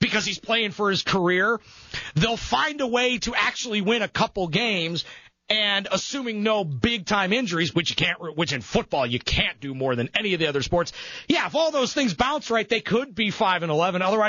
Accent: Cleveland, Ohio, United States; happen to be raised in my family, we happen to be slightly baseball first in our family, even though we're from Cleveland.

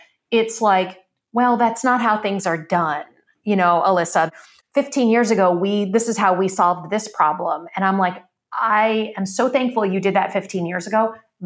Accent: Michigan, United States; I come from Michigan. Trump won my state.

